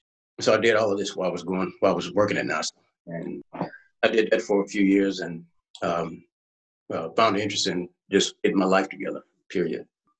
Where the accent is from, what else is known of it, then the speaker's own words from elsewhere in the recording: Texas, United States; now in Clear Lake, United States; I'm originally from The Mark, Texas. Graduated, born and raised, graduated high school there. Mm-hmm. I lived my first 20-something years there, 21, 22 years there, and ended up moving to the Clear Lake area.